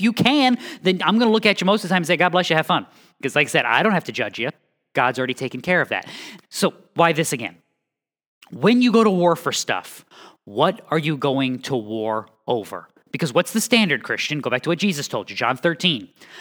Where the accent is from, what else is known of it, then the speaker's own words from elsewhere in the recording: New England, United States; Yeah, we would never do that. I'm from New England. We do that all the time.